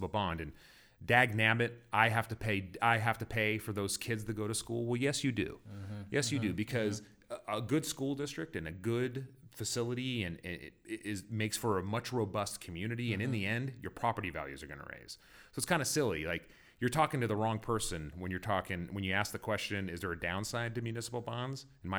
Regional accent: California, United States; now in Los Angeles, United States; As I was driving down here from my home up in Los Angeles, I was reminiscing to when I grew up in Orange County in the 80s and 90s

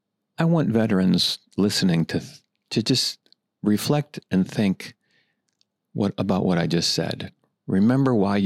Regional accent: United States; As an American, I am particularly grateful for the sacrifice that Norway has made over the many years.

